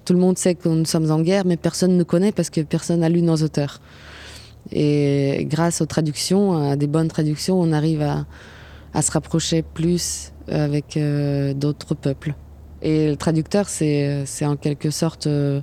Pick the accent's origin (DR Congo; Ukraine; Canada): Ukraine; now in France; je suis ukrainienne. J'habite en France depuis 11 ans.